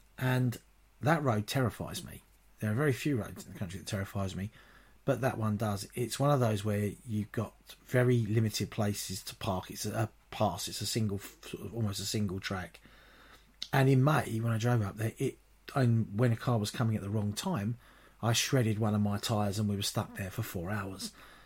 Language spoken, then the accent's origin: English; London, United Kingdom; Of course, as soon as I spoke, it was obvious I was from London.